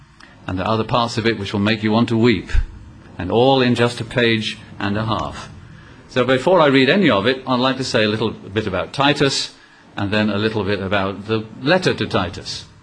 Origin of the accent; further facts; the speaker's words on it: Wales, United Kingdom; also born or lived in Asia; I come from Wales. It rains 250 days a year in Wales, so we're quite used to rain. I spent a lot of my childhood in Asia